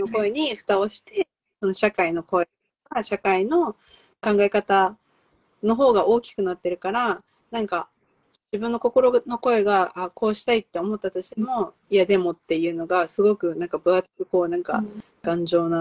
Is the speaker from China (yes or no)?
no; Taiwan; まあ、私って台湾人だからさ、自分たちでさ、その Wi-Fi とか気にしないで生きてるの